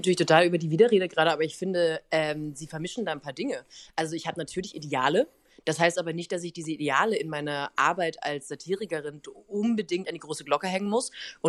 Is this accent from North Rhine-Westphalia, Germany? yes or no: no; Baden-Württemberg, Germany; Natürlich, ich bin in Baden-Württemberg groß geworden.